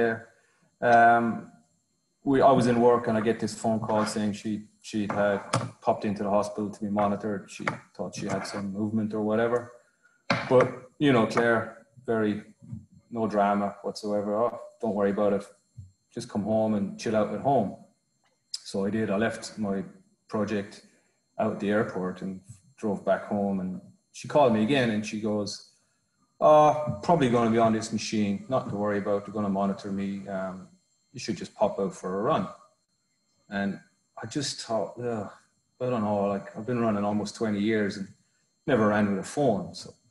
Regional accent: Kilkenny, Leinster, Ireland; Irish part of the country I'm from is a place called Kilkenny

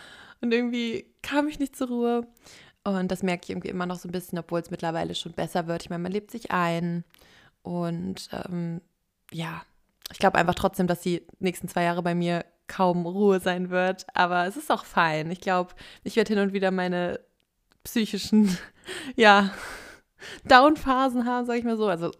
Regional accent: Hesse, Germany; wir kommen ja auch aus Nordhessen und da spricht man ja auch Dialekt teilweise.

